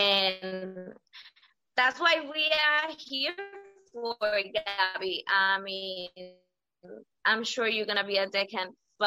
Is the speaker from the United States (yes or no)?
no; El Salvador; now in Gibraltar; I'm 29 years old. I'm proudly from El Salvador. It's in Central America. It's not in Brazil. It's not a town in Mexico.